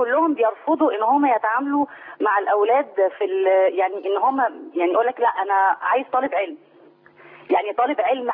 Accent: Cairo, Cairo Governorate, Egypt; أنا من القاهرة وأنا عندي ابني 16 سنة

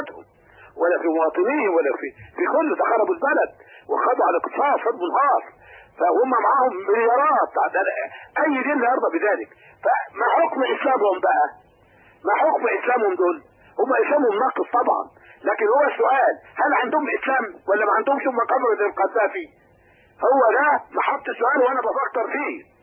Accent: Egypt

